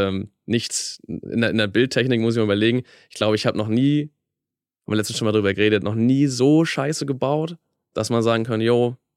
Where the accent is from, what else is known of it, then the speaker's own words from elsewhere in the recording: Schleswig-Holstein, Germany; weil ich komme aus Schleswig-Holstein ursprünglich